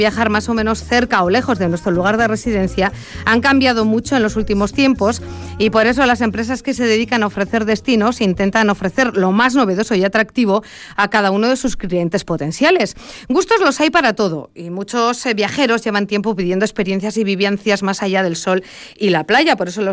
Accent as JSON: {"language": "Spanish", "region": "Basque Country", "country": "Spain", "said": "Y si yo pidiera una ruta por mi tierra, te voy a poner ahí en examen, que es Álava"}